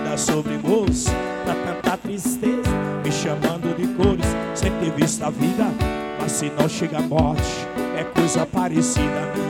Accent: Retirolândia, Bahia, Brazil; now in Santa Luz, Brazil; eu sou de Santa Luz, naturalizado, mas natural de Retirolândia.

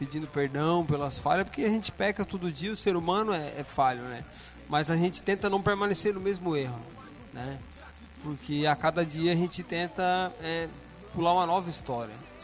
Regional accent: Tubarão, Santa Catarina, Brazil; born there; now in Criciúma, Brazil; tenho 35 anos, nasci em 1981, e eu nasci em Tubarão, né, e moro aqui em Criciúma desde os 12, faz 23 anos que eu moro aqui em Criciúma.

